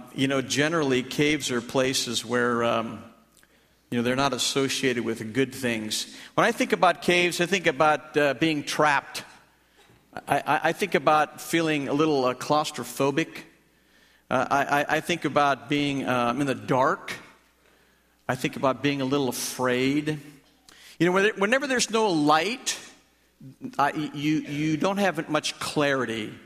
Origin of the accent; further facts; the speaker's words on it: Texas, United States; accent: Texan; that's actually where I was born, in the state of Texas. You could tell by my accent that I'm a Texan.